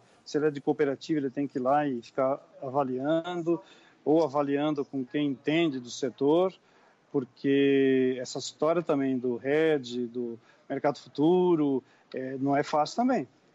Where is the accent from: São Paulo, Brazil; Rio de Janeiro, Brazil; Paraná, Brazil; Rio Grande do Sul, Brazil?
São Paulo, Brazil; Jarinu; Jarinu é meu local, a minha terra é em Jarinu, então estou por lá.